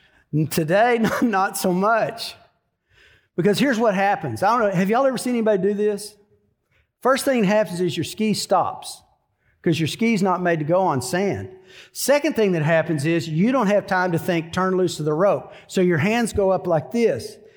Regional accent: Denison, Texas, United States; I grew up in North Texas, just south of Oklahoma, right on the Texas-Oklahoma border in a town called Denison, Texas.

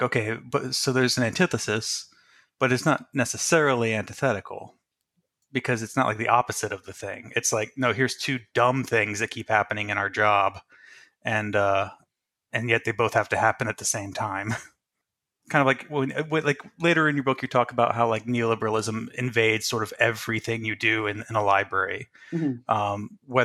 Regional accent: the South, United States; Because like I grew up in the South, like that didn't happen.

